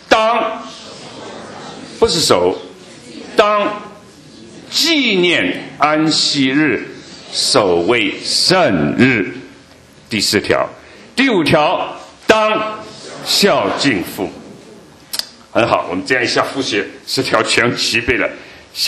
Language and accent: Chinese; China; 特别对我们中国人来说是非常难的